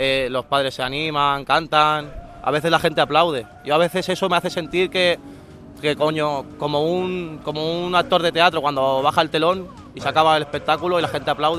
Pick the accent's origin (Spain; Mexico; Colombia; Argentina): Spain; Catalonia; yo soy gitano, español y catalán.